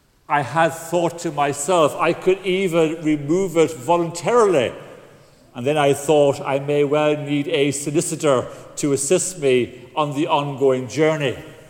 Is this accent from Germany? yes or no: no; Galway, Connacht, Ireland; Little did I think in my formative years growing up in Galway